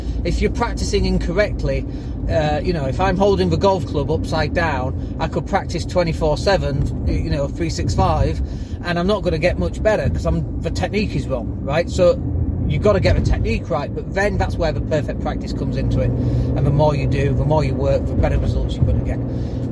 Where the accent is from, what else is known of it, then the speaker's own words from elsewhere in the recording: England, United Kingdom; now in Spain; as English people